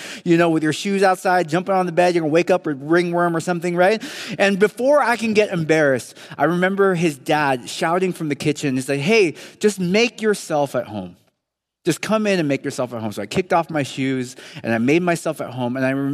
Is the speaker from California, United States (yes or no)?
yes; California, United States; born there; first in my family to be born right here in the Bay Area. My wife, Kate, likes to joke that while I was born in America, I had a very different experience of America.